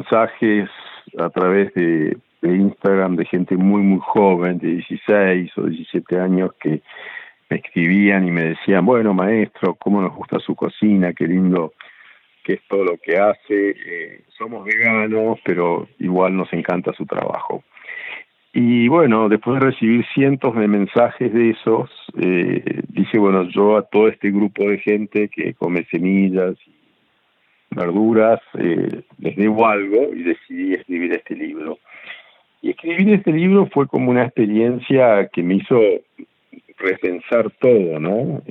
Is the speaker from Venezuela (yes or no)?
no; Bariloche, Río Negro, Argentina; me crié en la Patagonia, en Bariloche, en los años 60.